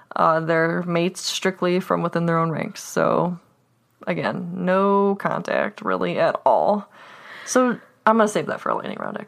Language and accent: English; United States; I know I'm American